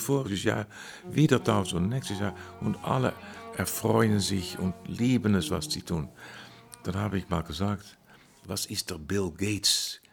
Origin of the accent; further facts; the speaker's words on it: Amsterdam, North Holland, Netherlands; first language Dutch; German is a second language; Bei uns in Amsterdam im Concertgebouw